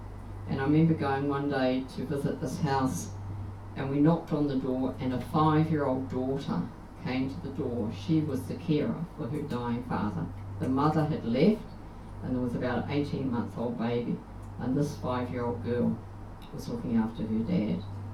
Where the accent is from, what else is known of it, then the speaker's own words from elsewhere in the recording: New Zealand; I'm from New Zealand, but I've been working in the bush.